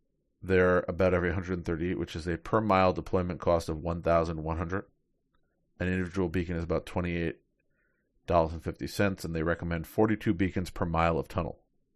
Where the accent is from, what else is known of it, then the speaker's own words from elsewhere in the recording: New York City, New York, United States; Yeah, so apparently Waze beacons have arrived in my hometown of New York City.